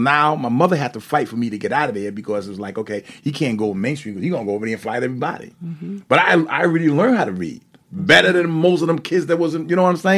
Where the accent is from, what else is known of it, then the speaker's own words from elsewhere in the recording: New York City, New York, United States; accent: New York; Obviously, I sound like I'm from New York, you know, because that's different, right? You know what mm-hmm. I mean? Growing up in Brooklyn, New York, then, you know, I developed that, right?